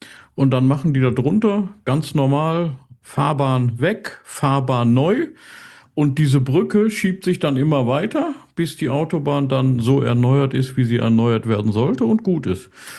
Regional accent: Switzerland; Da kann ich als Schweizer Arbeitnehmer nur sagen, Urlaub, was ist das?

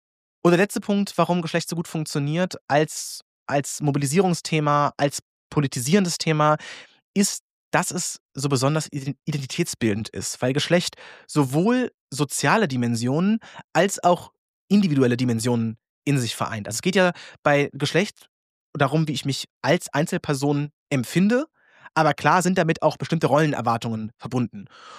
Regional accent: Austria; Und auch da kann man als Österreicher sagen

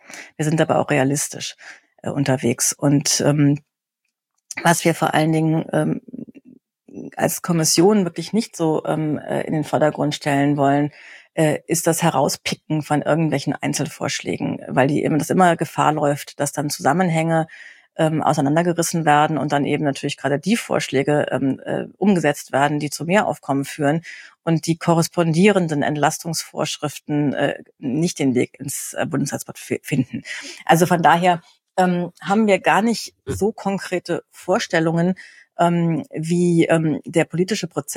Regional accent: Northern Germany, Germany; Also ich stamme aus dem Norden, aber nach 30 Jahren ganz klar Rheinland.

